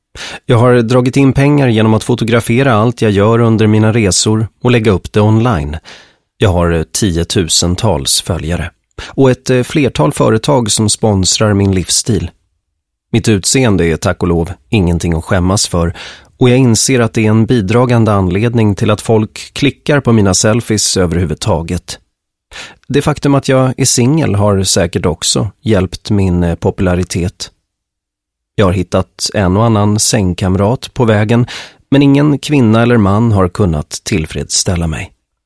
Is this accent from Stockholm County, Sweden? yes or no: no; Tjörn, Västra Götaland County, Sweden; Jag har förträngt hur stor betydelse Tjörn har för mig. Det var där jag växte upp. Det är litet och alla känner alla.